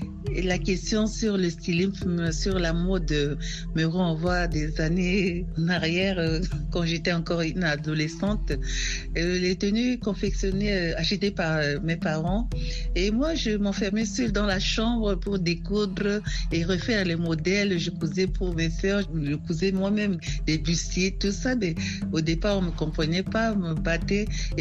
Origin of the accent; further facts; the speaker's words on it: Central African Republic; Il y a un très grand festival international de conte et de l'oralité chaque année chez nous en Centrafrique